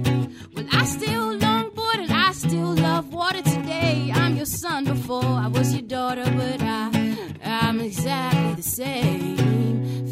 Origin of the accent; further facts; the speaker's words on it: New York, United States; now in Virginia, United States; Yeah, it was quite the transition because I was raised in New York, and my family, my mother specifically, we moved down to Virginia to be closer to my grandparents in a very, very small rural town that was not very accepting.